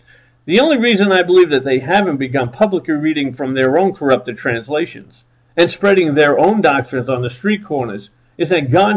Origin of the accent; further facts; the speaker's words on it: Brooklyn, New York, United States; I come from Brooklyn, New York. I have seen Jehovah's Witnesses on street corners with their corrupt publications, leading others away from Christ.